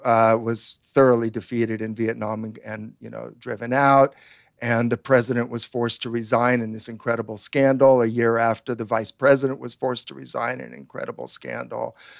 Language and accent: English; California, United States; At home, at least growing up in the Bay Area, with bombings all the time.